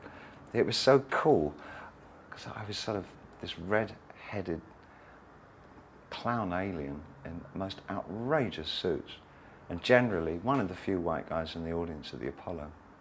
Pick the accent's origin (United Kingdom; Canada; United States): United Kingdom; England; a real humanist and a really spiteful sense of humor, which of course, being English, I adored.